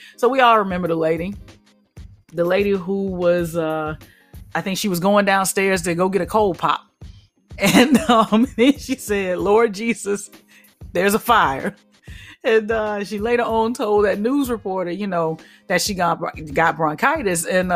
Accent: the South, United States; I said tending. Again, I'm country. I'm from the South.

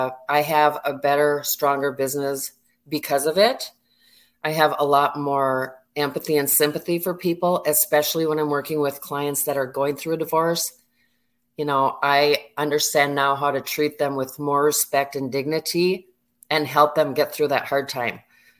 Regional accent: Minnesota, United States; now in Florida, United States; I grew up in Minnesota. Mm. I'm talking decades in cold and snow.

